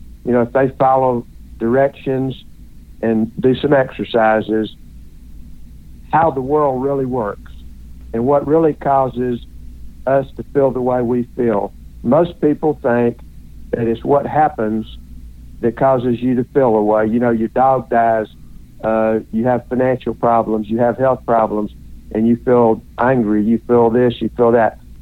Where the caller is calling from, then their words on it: Birmingham, Alabama, United States; I'm in Birmingham, Alabama.